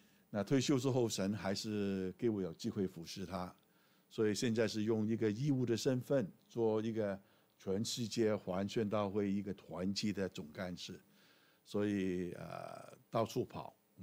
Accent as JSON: {"language": "Chinese", "country": "Hong Kong", "tie": "born or raised there", "also_born_or_lived": "Vancouver / Ottawa", "moved": "as an adult", "lives_now": "Canada", "said": "我是香港人，香港出生、1986年离开香港到这边来念神学"}